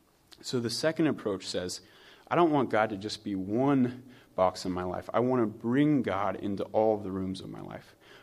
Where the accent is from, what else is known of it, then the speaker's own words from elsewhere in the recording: California, United States; Most of you know I'm from California originally, and on the West Coast, the early football game starts at 10 a.m.